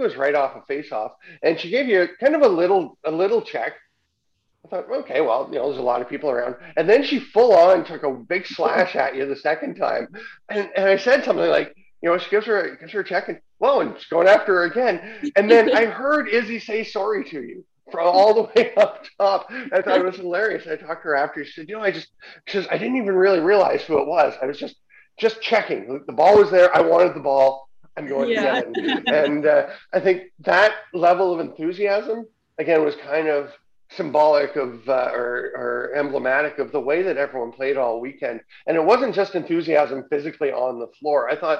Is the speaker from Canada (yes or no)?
yes; Peterborough, Ontario, Canada; she's from my hometown of Peterborough